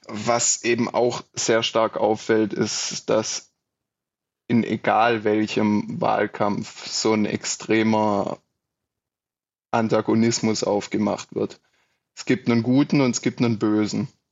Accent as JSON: {"language": "German", "town": "Pforzheim", "region": "Baden-Württemberg", "country": "Germany", "said": "Ich komme aus Pforzheim, arbeite hier auch an der lokalen Hochschule"}